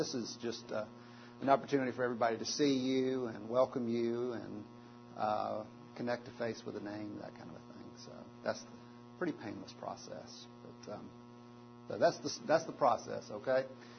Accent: Georgia, United States; I grew up in South Georgia, went to Auburn, and then went to Westminster Seminary in Philadelphia, and was on a church staff in Birmingham for about 6 years after that.

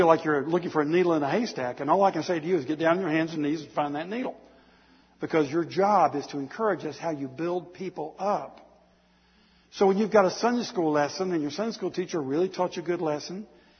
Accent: the South, United States; I'm a Southerner, so I'm an expert at it.

